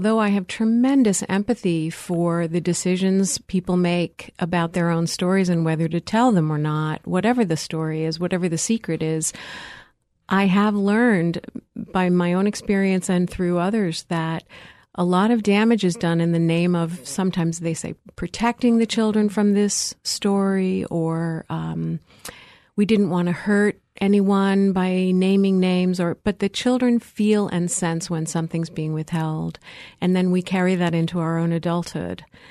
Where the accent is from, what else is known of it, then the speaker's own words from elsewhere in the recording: East Coast, United States; moved away as an adult; now in California, United States; And as my own experience growing up on the East Coast, but migrating to California as a college student, you know, I still feel that California is my adopted home.